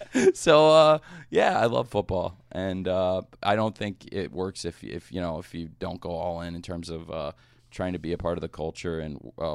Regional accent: Champaign, Illinois, United States; I grew up in Champaign, Illinois

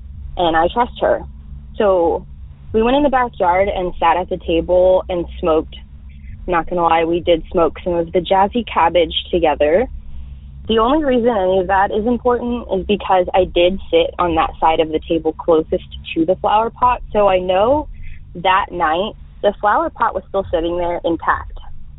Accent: Texas, United States; I'm from North Texas.

